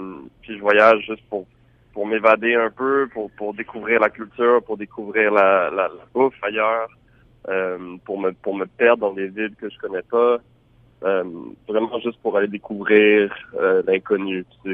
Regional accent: Montreal, Quebec, Canada; Moi j'ai grandi à Montréal, j'ai grandi dans une famille francophone mais dans un milieu, mais dans une ville bilingue. J'ai tout le temps parlé les deux langues, vraiment au même niveau, si vous voulez.

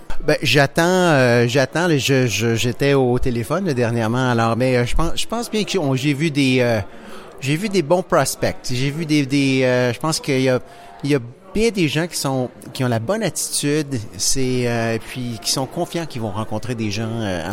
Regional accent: Montreal, Quebec, Canada; now in Toronto, Canada; Moi, je suis bien passé par ici quand je suis déménagé à Toronto pour la première fois il y a une quinzaine d'années. Je venais de Montréal

